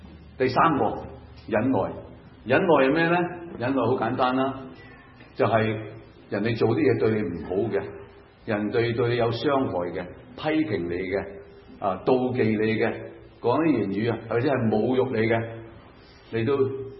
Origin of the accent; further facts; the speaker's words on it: China; 我哋都係中國人講係嘛？